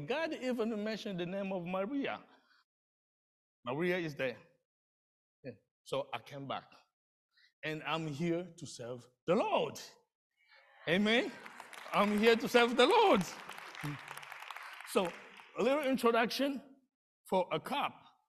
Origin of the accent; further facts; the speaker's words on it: Angola; now in Kenosha, United States; I'm from Angola.